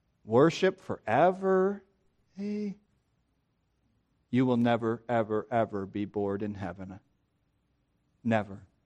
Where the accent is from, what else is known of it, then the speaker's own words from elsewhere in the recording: Midwest, United States; Now, I come from the Midwest.